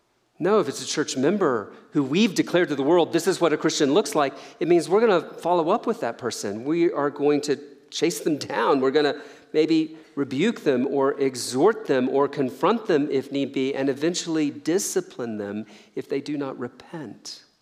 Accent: Deep South, United States; I kind of grew up with this. I grew up in the Deep South

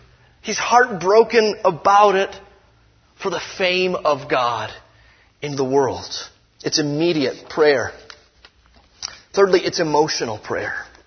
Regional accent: Detroit, Michigan, United States; that's where I grew up, man. That's my hometown. You know, I hear every now and then reports of Detroit getting worse. I kind of go, kind of get bummed. You know, I'm a Detroit guy, proud of Motown, Motor City

